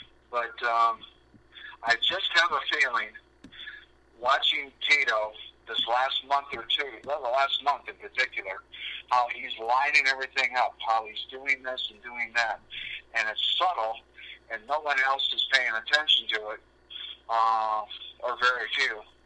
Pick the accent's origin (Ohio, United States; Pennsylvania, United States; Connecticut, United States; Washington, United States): Ohio, United States; Cleveland; Steve, can you tell we're from Cleveland?